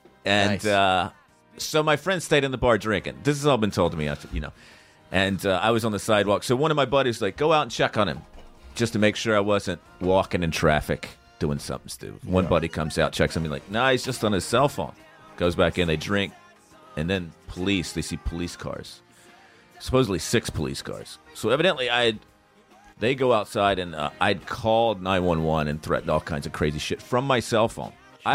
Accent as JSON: {"language": "English", "town": "Charlotte", "region": "North Carolina", "country": "United States", "tie": "born or raised there", "said": "The last time I drank, it was 2006, and I just got drunk in my hometown of Charlotte at that time."}